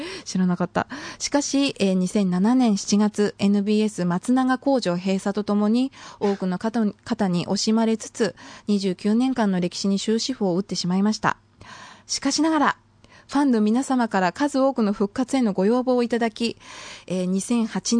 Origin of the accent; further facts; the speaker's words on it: Shizuoka, Japan; 私もね、静岡出身なのに知らなくって。